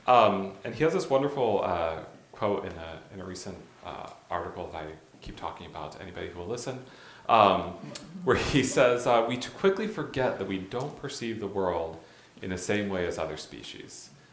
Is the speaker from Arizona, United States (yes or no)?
yes; Phoenix, Arizona, United States; I come from Phoenix, Arizona.